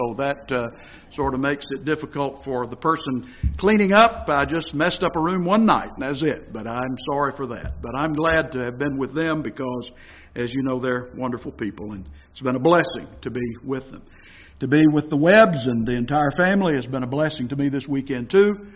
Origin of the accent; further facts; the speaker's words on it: Alabama, United States; born there; John preaches in my home county in North Alabama. I was born in Limestone County, Alabama. Athens is the county seat of that county.